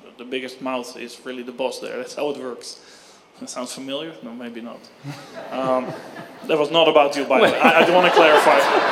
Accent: Alabama, United States; I'm from Alabama.

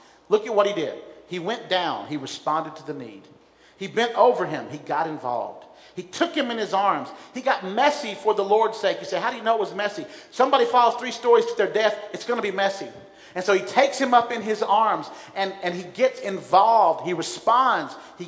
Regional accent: Huntsville, Alabama, United States; But growing up in Huntsville, Alabama, we were at a church

